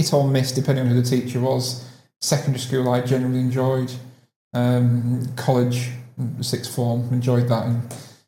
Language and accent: English; Bolton, North West England, United Kingdom; born there; I wish I was born on the island. No, I was born in Bolton in Greater Manchester.